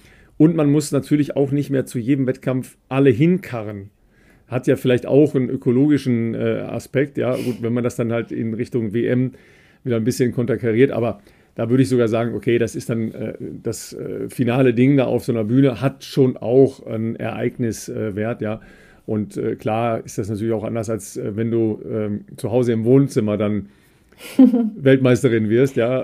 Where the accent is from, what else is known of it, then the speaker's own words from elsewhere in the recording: Dorsten, North Rhine-Westphalia, Germany; Richtig, aus meiner Heimat kommt der. Der ist nämlich in Dorsten aufgewachsen.